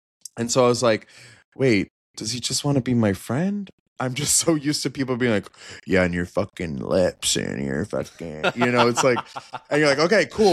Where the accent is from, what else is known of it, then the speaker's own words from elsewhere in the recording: Florida, United States; also born or lived in New Orleans; I also grew up in the South. Like, I'm from New Orleans. I grew up in Florida.